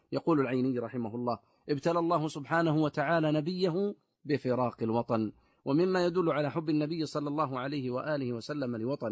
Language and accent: Arabic; Saudi Arabia; اللهم احفظ بلادنا المملكة العربية السعودية